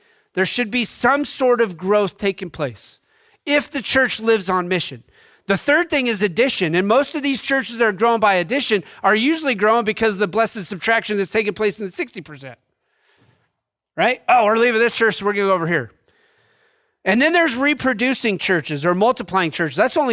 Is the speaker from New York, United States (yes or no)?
no; Wyoming, United States; I grew up in Wyoming. So number one, I'm used to smaller churches.